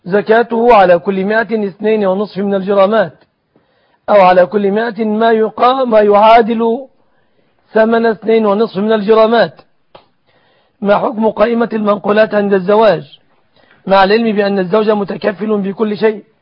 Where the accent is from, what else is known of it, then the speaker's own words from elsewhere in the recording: Egypt; فالصداق في بلادنا مصر يشمل 3 أشياء